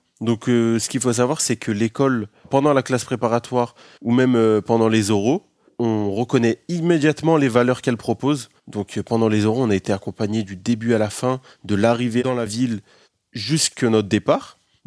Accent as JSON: {"language": "French", "town": "Lyon", "region": "Auvergne-Rhône-Alpes", "country": "France", "said": "j'ai 23 ans, je suis originaire de Lyon."}